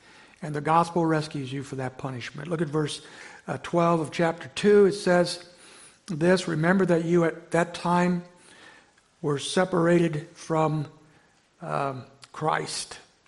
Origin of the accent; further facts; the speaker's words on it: Indiana, United States; I remember years ago, where I was growing up in Indiana, there was some old buildings that we went to school